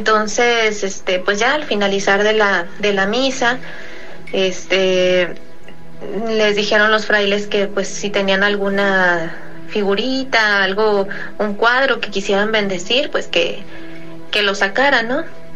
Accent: Guadalajara, Jalisco, Mexico; de Guadalajara.

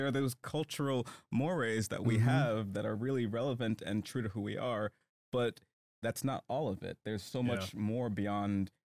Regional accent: United States; what I get more often is getting a pass from that because I'm an American. And when people can hear my accent and they could, like, perceive a blue passport, it's different.

